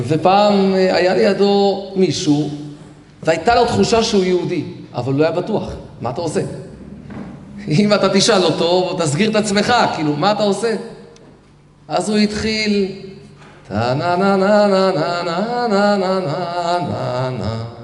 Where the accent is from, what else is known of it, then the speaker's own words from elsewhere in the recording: Tel Aviv, Tel Aviv District, Israel; הייתי נער בתל אביב, שם גדלתי, באותו בית כנסת עם הרב לאו